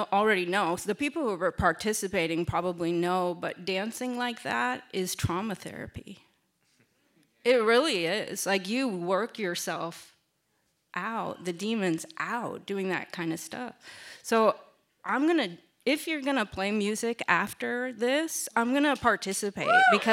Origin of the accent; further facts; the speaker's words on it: Seattle, Washington, United States; I grew up in Seattle, born and raised Seattleite.